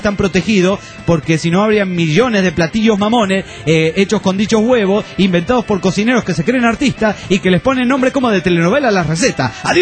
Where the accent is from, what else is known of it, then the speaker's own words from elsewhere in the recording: Bucaramanga, Santander, Colombia; yo cuando era niño también comí huevo de tortuga en mi ciudad natal, Bucaramanga, Colombia.